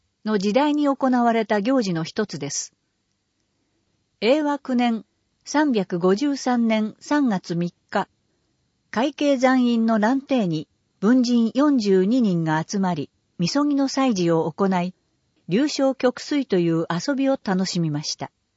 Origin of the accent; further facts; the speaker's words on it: Southern United States, United States; しかし、私が生まれ育ったアメリカ南部のお正月料理は真逆です。